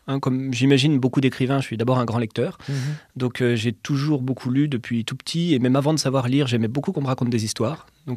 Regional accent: Chalon-sur-Saône, Bourgogne-Franche-Comté, France; j'ai grandi à Chalon-sur-Saône, hein, c'est là où j'ai fait ma plus grosse scolarité.

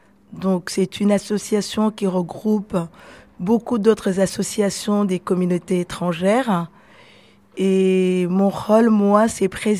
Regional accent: Burundi; Moi je suis d'origine, je viens d'un pays qui s'appelle le Burundi et mon prénom est plus français. Mais mon nom est plus du coup du Burundi.

